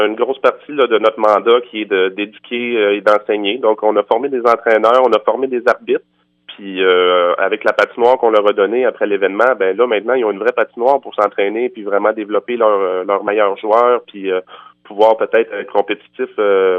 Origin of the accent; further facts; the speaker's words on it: Montreal, Quebec, Canada; now in Sainte-Françoise, Canada; Moi, je viens de Montréal, en fait.